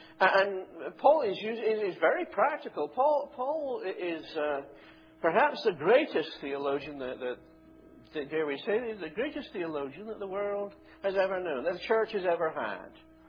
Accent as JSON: {"language": "English", "region": "Scotland", "country": "United Kingdom", "said": "as a Scot"}